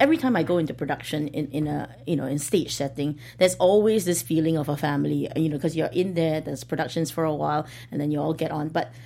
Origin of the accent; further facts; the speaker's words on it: Singapore; I guess because I am from Singapore